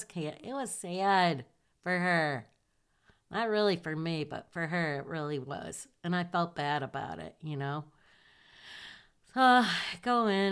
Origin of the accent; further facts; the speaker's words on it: Michigan, United States; Susan was from Texas, and I think Cindy was from New York, and I'm from Michigan.